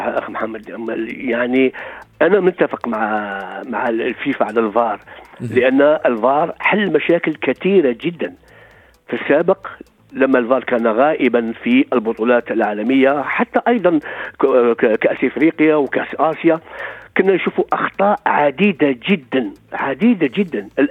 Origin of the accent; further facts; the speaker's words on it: Algeria; أنا شخصيا كجزائري ما كنت ننتظر هذه النتيجة